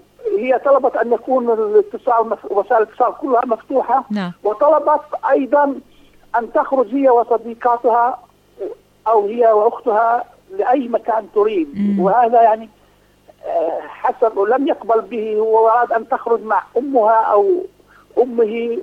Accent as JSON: {"language": "Arabic", "country": "Palestine", "said": "عندنا في فلسطين كما غالب الدول العربية والإسلامية"}